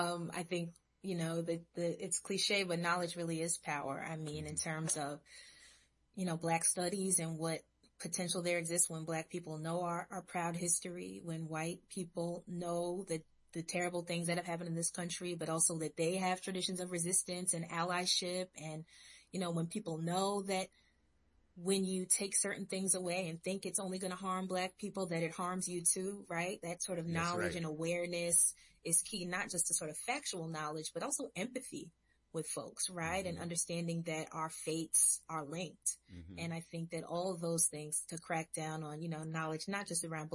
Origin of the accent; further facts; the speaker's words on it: Brooklyn, New York, United States; So I'm a very proud Brooklynite, right? Most people who know me know very quickly that I was born and raised in Brooklyn.